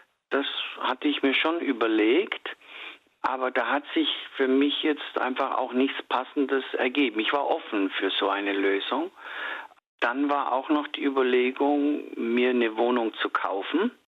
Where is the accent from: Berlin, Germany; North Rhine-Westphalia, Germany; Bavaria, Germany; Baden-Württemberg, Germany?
Bavaria, Germany; Lindau; Also ich hätte in meine Heimat natürlich zurückgehen können, das ist Lindau im Bodensee.